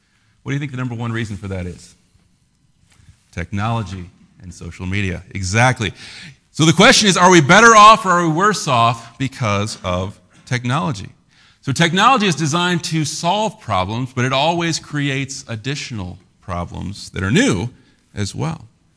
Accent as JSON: {"language": "English", "town": "Des Moines", "region": "Iowa", "country": "United States", "tie": "born or raised there", "said": "Now, I'm from Iowa. I grew up in Des Moines, Iowa."}